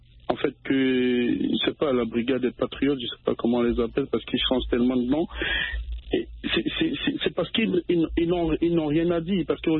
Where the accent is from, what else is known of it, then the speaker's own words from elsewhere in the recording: Cameroon; moi, je suis camerounais et quand je vais au Cameroun